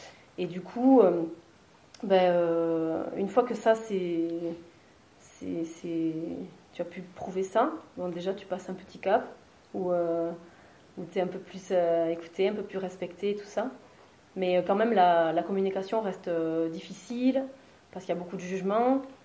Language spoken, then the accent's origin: French; Pau, Nouvelle-Aquitaine, France; moi, je suis pas paysanne d'origine. Enfin, mes parents n'étaient pas paysans, mais quand même, je suis de Pau